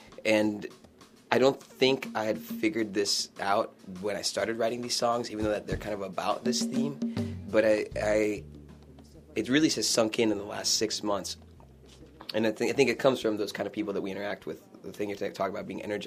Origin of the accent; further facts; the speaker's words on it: Panama; now in Kansas City, United States; especially we're from Panama, there's not a lot of Panamanian people in Kansas City